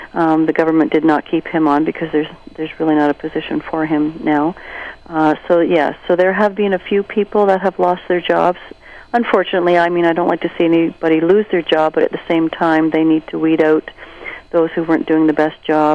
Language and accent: English; Canada; I think as a Canadian society, we realize that, you know, these people have, you know, their human rights have been violated drastically.